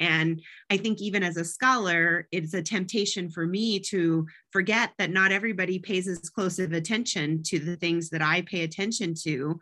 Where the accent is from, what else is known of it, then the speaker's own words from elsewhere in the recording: North Dakota, United States; I worked for a senator from my home state in North Dakota